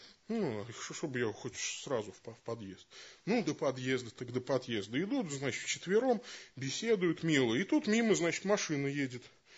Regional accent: Samara, Samara Oblast, Russia; А на самом деле она произошла в Самаре. Я из Самары сам.

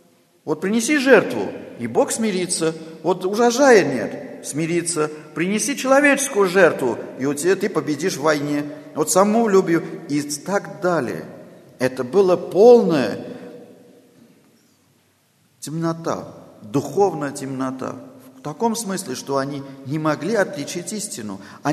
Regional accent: Armenia; но я армянин, я язычник по происхождению, да, христианин, но я не израильтянин

